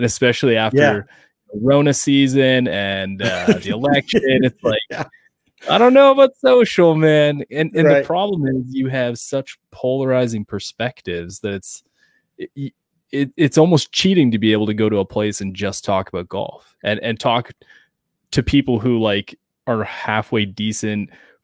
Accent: Ontario, Canada; I'm an importer from Ontario

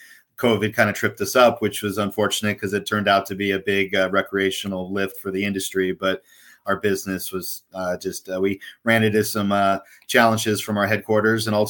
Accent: San Diego, California, United States; I grew up in San Diego, so that was kind of like coming home for me.

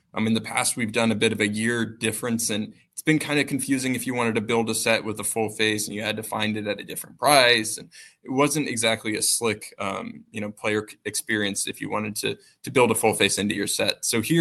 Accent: Washington, United States; I grew up in Washington, so a lot of wet conditions and a lot of digging back in my

